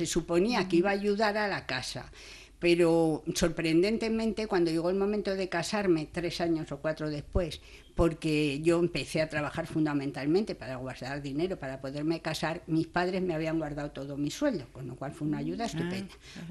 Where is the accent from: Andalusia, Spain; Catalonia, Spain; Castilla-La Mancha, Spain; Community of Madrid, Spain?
Community of Madrid, Spain; Madrid; Pues yo soy de Madrid, quiero decir que la situación allí era totalmente diferente.